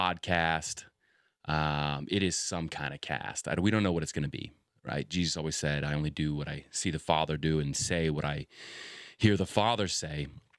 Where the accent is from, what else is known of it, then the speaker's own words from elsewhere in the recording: United States; You know, as an American, I believe in a free nation, right?